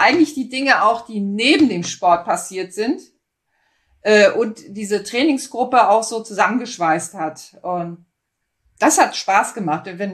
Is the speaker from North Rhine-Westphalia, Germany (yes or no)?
no; Kiel, Schleswig-Holstein, Germany; Ich bin in Kiel aufgewachsen und war auch noch im Großhagener Verein damals bei meinem Jugendtrainer